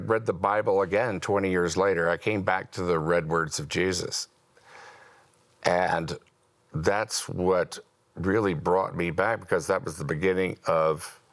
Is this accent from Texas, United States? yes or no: yes; Houston, Texas, United States; Well, I grew up in the Baptist church in Houston.